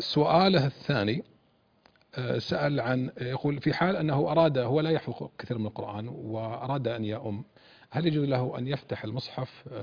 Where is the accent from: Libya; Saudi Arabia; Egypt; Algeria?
Saudi Arabia; عندنا في السعودية